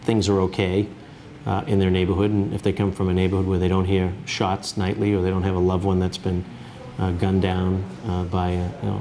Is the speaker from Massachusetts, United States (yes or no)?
yes; Boston, Massachusetts, United States; I was born in public housing. I was born in the Old Harbor Projects and grew up on 3rd Street. Nothing like being a city kid.